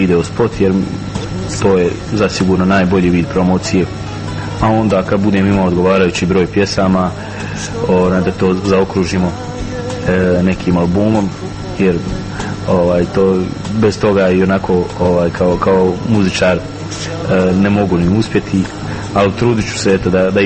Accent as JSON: {"language": "Croatian", "country": "Bosnia & Herzegovina", "said": "ja sam Bosanac i Balkanac prije svega, tako da ne smijem i ne mogu bježati od svojih korijena."}